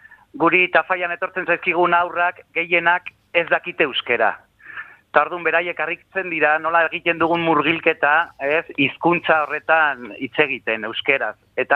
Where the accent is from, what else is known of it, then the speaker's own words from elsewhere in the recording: Beasain, Basque Country, Spain; now in Pueyo, Spain; Ez, izatez Gipuzkoarra naiz, beazaindarra naiz izatez.